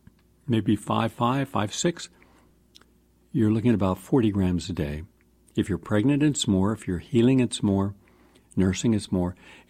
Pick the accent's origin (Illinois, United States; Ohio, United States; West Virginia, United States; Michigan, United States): West Virginia, United States; I was from West Virginia, and I was an athlete, and we worked out in a gym every day